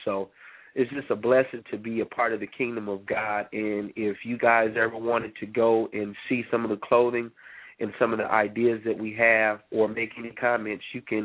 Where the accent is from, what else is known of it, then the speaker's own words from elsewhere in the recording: Flint, Michigan, United States; now in Portland, United States; I'm 30 years old. I'm originally from Flint, Michigan. I live out in Portland, Oregon.